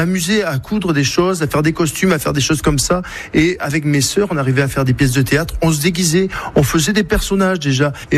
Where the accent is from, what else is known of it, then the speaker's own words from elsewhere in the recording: Nouvelle-Aquitaine, France; j'ai 56 ans, je vis dans le Médoc depuis mon enfance, je suis né dans le Médoc, d'un père italien, d'une maman médocaine.